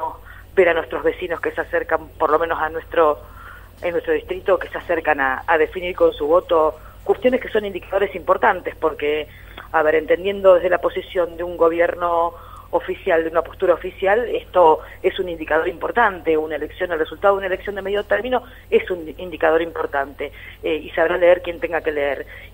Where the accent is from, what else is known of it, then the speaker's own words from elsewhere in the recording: Argentina; como ciudadanos y como argentinos